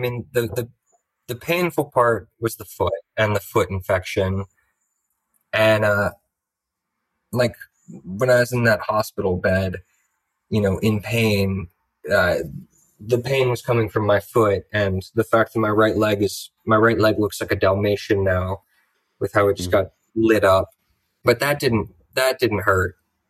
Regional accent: Alabama, United States; I'm from Alabama, most of my family lives in Alabama

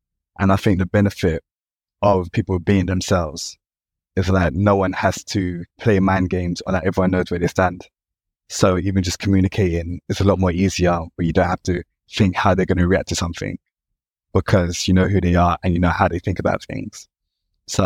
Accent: London, United Kingdom; So I would say growing up in London, looking back, was pretty terrifying

